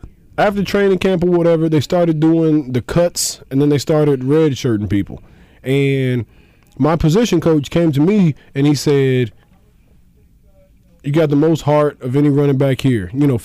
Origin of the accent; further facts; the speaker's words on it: Missouri, United States; It was Kansas and I was from Missouri. So I counted as out of state.